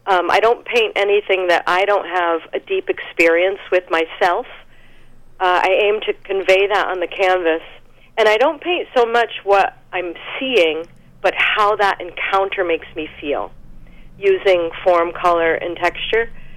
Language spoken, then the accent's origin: English; New England, United States; I grew up in New England, and I love the change of seasons.